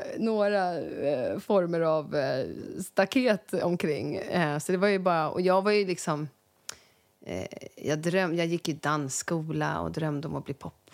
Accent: Älta, Stockholm County, Sweden; det här är soundtracket i hela min uppväxt i huset i Älta.

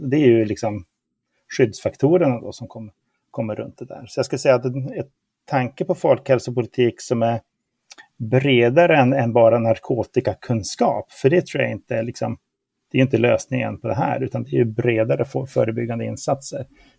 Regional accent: Luleå, Norrbotten County, Sweden; så jag är ju uppväxt i Luleå med en ensamstående mamma, låg utbildning, låg inkomst.

